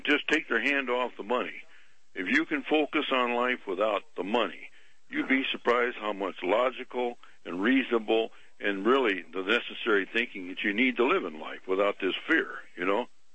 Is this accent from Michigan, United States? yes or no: no; Canton, Ohio, United States; Yeah, I'm from Ohio. I live in Canton, Ohio.